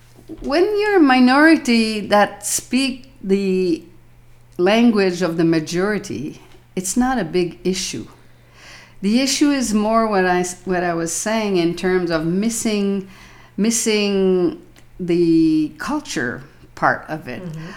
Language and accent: English; Montreal, Quebec, Canada; also born or lived in Ottawa; Okay, so I lived in Ottawa for close to 30 years, but I came from Montreal. So I came to Ottawa to teach French.